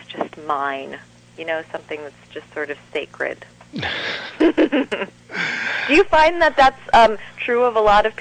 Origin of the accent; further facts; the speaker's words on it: Arlington, Virginia, United States; born there; also born or lived in San Francisco / Honolulu, Hawaii; I was born in Arlington, Virginia.